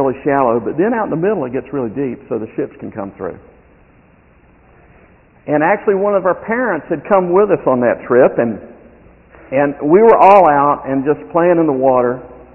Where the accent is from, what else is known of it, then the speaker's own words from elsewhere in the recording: North Carolina, United States; I grew up in North Carolina, a little tiny grocery store.